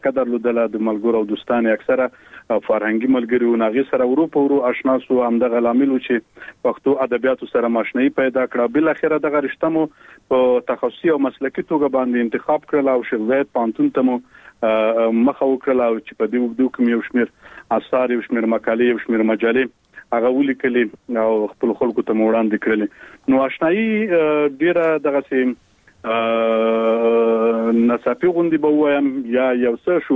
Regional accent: Khost, Afghanistan; born there; او زه په خوست ولایت کې پیدا شوم او عمر می تقریبا اوس نو 28 کلنۍ ته برسېږي

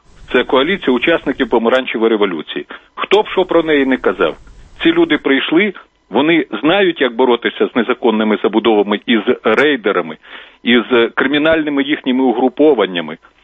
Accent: Kyiv, Ukraine; я сам киянин.

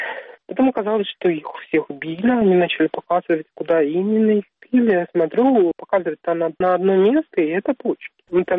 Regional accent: Zabaykalsky Krai, Russia; now in Dagestan, Russia; что я приехала из Забайкалья

